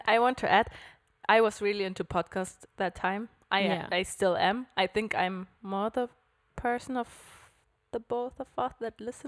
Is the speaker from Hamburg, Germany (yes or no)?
yes; Hamburg, Germany; moved away as an adult; now in Switzerland; I'm 29 years old. Close to 30 now. I'm from Germany, Hamburg, but living in Switzerland. And I think for a little bit more than 6 years now.